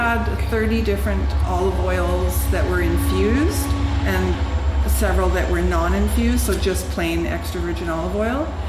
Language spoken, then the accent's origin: English; Penticton, British Columbia, Canada; now in Salmon Arm, Canada; I did. I came from Penticton, so in the Okanagan.